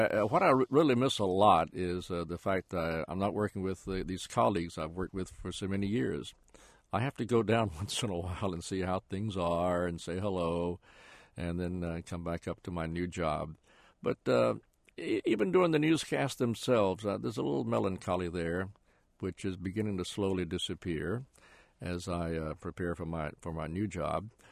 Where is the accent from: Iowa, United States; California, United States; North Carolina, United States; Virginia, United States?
North Carolina, United States; Goldsboro; outside of my hometown of Goldsboro, North Carolina.